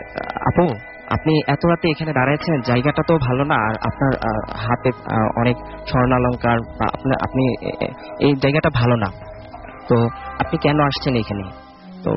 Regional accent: Trishal, Mymensingh Division, Bangladesh; আমি ময়মনসিং থেকে আসছি।

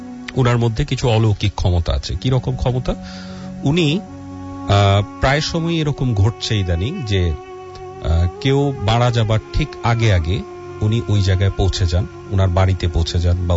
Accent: Daulatpur, Chittagong Division, Bangladesh; গ্রামের বাড়ি, আমার নানা বাড়ি কুমিল্লা দৌলতপুর থানা, তার পাশেই হচ্ছে চাপাপুর গ্রাম। আমাদের গ্রামটা হচ্ছে দৌলতপুর গ্রাম।

